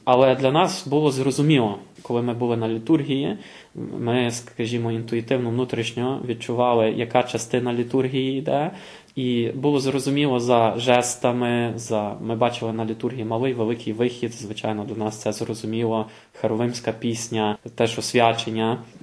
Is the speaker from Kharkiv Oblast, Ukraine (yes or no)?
no; Lviv, Lviv Oblast, Ukraine; Ми Україна. О, Україна, Київ, Харків. Мені Львів.